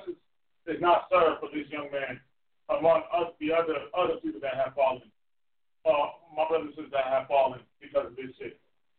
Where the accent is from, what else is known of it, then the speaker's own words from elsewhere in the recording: Austin, Texas, United States; Now, imagine a million people in my hometown in Austin doing the same thing that the Atlanta guys are doing.